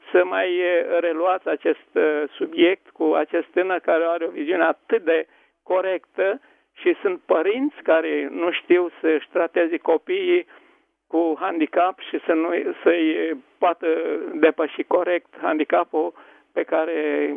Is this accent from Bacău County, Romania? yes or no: yes; Bacău, Bacău County, Romania; Sunt din Bacău